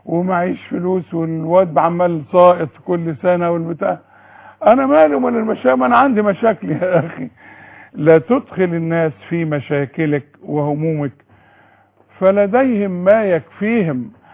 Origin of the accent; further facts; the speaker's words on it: Sharqia Governorate, Egypt; انت من الشرقية، من بلدي.